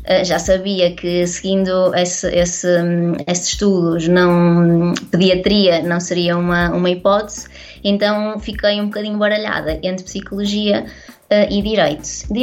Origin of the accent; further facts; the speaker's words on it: Maia, Porto, Portugal; eu sou do Porto e vivo, aliás, vivia com os meus pais na Maia, onde fiz todo, onde iniciei toda a minha escolaridade, a escola primária, o secundário, indo depois para o centro do Porto apenas quando iniciei a faculdade